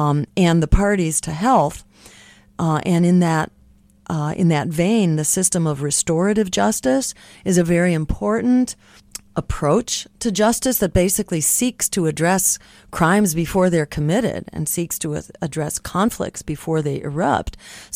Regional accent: Massachusetts, United States; In my home state in Massachusetts, many of the social movements got together.

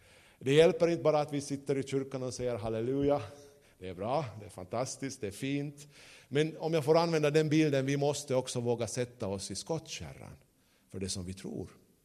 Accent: Porvoo, Uusimaa, Finland; jag är ju uppvuxen i Borgå, så det, man kommer till Sibbo, så det är ju inte så långt ifrån

